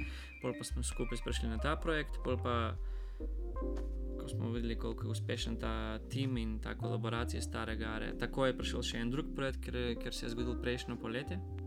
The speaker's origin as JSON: {"language": "Slovenian", "country": "North Macedonia", "second_language": "Slovenian", "said": "kot študent na veterinarni medicini, kot Makedonec v Bulgariji"}